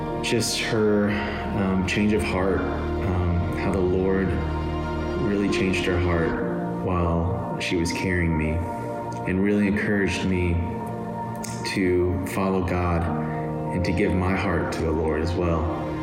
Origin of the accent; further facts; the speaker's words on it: Rock Hill, South Carolina, United States; born there; I was born on January 3rd, 1985 in Rock Hill, South Carolina.